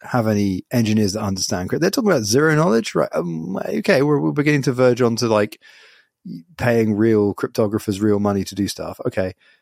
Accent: United Kingdom; I'm British

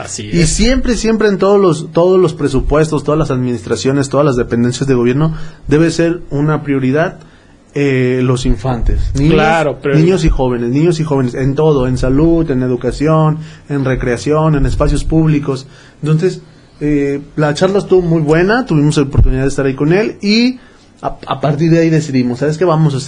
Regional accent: Tonalá, Mexico; Vamos a iniciar en Tonalá porque pues somos de Tonalá.

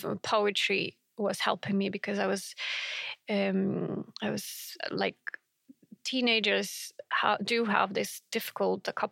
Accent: Baranovichi, Brest Region, Belarus; I grew up in a town called Baranovichi in the west of Belarus. It's between Brest and Minsk. In a very simple family. My parents are both working class people, you can say.

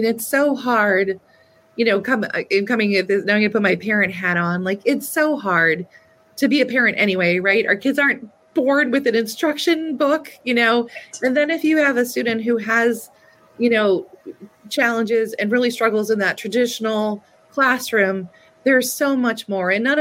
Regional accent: Northeast, United States; now in St. Louis, United States; I come from the Northeast, you know, where I spent most of my life and my career. And then I was in Chestertown, Maryland

